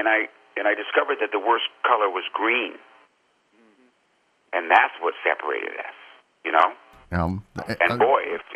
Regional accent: United States; And when I say our fellow American, me being an American, and then you go dash African American

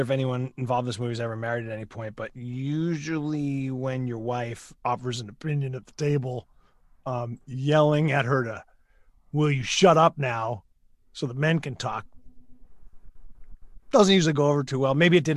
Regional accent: Boston, Massachusetts, United States; I am from Boston, from Massachusetts.

